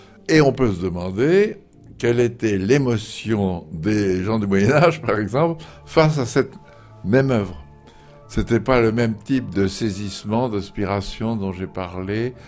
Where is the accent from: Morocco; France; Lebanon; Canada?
France; Normandy; Pour ma part aussi, il y a le fait que j'ai été élevé en Basse-Normandie